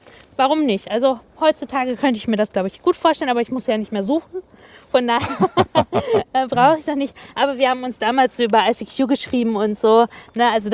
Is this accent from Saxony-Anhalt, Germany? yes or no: no; Wanne-Eickel, North Rhine-Westphalia, Germany; Und ich bin komme ursprünglich aus Wanne-Eickel. Man sagt nicht Herne, ich komme aus Wanne-Eickel.